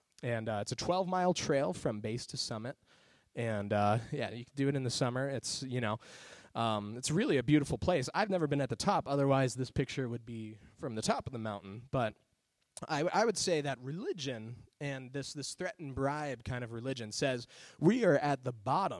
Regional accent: Arizona, United States; And I grew up in Arizona. And my dad and I used to go around to different mountains in Arizona.

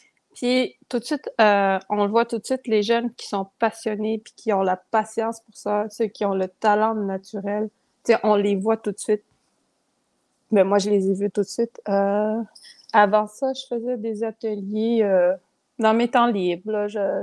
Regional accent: Manawan, Quebec, Canada; now in Trois-Rivières, Canada; Je viens de Manoan. Je suis infirmière auxiliaire à Trois-Rivières.

